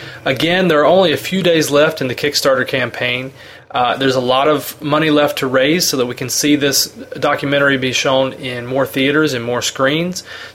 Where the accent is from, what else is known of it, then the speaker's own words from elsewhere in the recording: North Carolina, United States; growing up in North Carolina, I always wanted to make sure they had North Carolina Avenue.